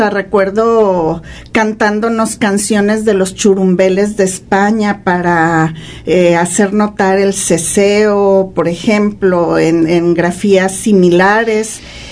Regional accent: El Grullo, Jalisco, Mexico; Yo soy del Grullo, de un tiempo en el que todavía no nacía el entonces módulo del Grullo.

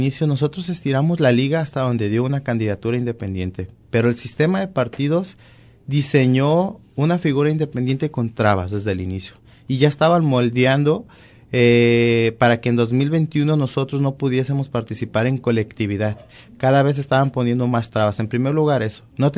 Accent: San Gabriel, Jalisco, Mexico; yo soy de San Gabriel

